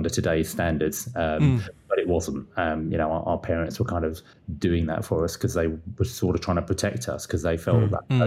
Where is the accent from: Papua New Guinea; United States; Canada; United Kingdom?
United Kingdom; Worcester, West Midlands; we basically grew up in Worcester, near somewhere in Malvern, somewhere like that, the Malvern Hills or something.